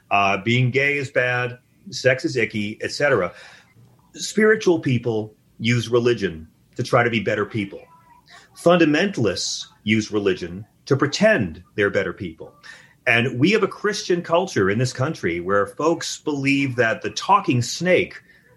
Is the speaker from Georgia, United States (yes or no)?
no; Long Island, New York, United States; I'm from Long Island.